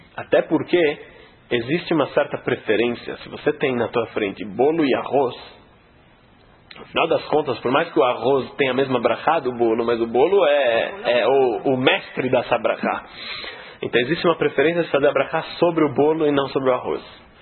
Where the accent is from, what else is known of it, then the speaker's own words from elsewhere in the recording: Brazil; Mas eu como arroz, como um bom brasileiro, como arroz com feijão.